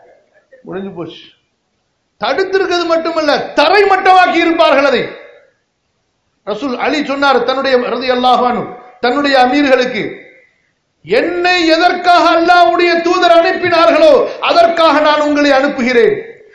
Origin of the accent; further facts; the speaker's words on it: Karaikal, Puducherry, India; நான் வந்து காரைக்காலை சேர்ந்தவன், புரியுதா?